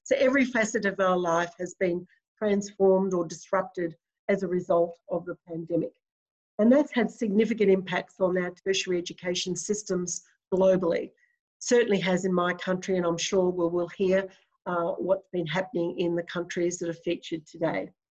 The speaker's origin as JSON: {"language": "English", "country": "Australia", "said": "Because I'm Australian, I'm bound to call it work integrated learning"}